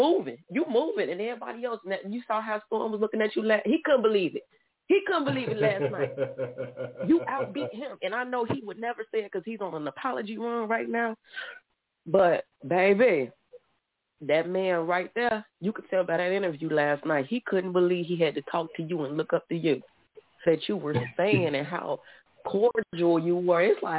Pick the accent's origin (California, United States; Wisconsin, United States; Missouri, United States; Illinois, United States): Illinois, United States; Chicago; I'm so proud of you. I'm from Chicago, and I've been hearing your story